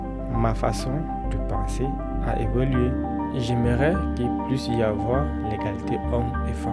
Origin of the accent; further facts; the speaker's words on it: Cameroon; now in France; Moi, j'ai vécu mon enfance en Afrique, au Cameroun.